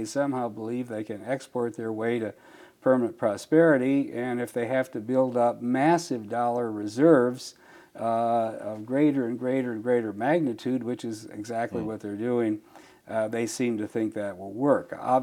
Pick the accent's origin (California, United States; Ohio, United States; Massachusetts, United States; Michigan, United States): Michigan, United States; yes, I grew up in Michigan, but I was an anti-war radical as a student at Michigan State.